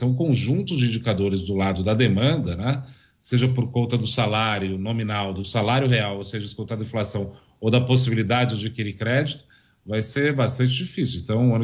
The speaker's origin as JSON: {"language": "Portuguese", "country": "Brazil", "said": "Uma coisa que nos provoca como brasileiro a pensar um pouco melhor"}